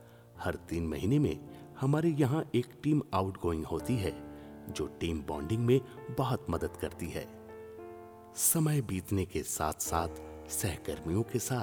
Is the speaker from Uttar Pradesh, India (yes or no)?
yes; Kanpur, Uttar Pradesh, India; मैं कानपुर का रहने वाला हूं।